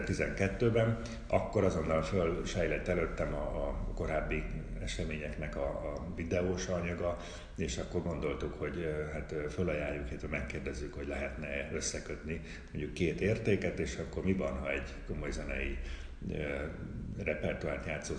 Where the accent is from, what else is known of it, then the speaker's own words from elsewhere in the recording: Szombathely, Vas, Hungary; ez egy tudatos döntés volt, hogy haza jöjjek, és talán ami Nándinak Fehérvár, az nekem Szombathely. Ott nőttem fel, és valahogy ott érzem magam a legjobban.